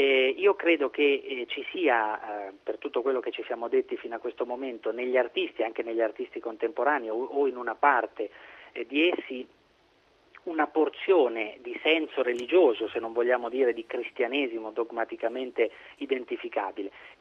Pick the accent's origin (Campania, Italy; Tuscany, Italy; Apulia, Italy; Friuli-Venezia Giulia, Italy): Tuscany, Italy; Sansepolcro; io sono originario di Sansepolcro, che è questo piccolo paese in Toscana orientale al confine con l'Umbria, dove è nato ed è a lungo vissuto Piero della Francesca